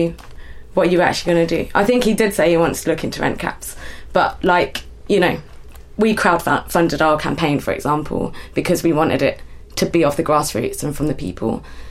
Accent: London, United Kingdom; like, as a Londoner for me, is extremely concerning.

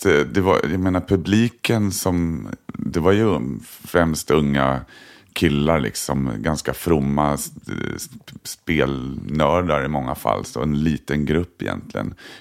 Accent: Sörskogen, Stockholm County, Sweden; Och sen nya Sörskogen där jag växte upp som byggdes 73. Och jag är född 74 så att vi flyttade in när det var nybyggt.

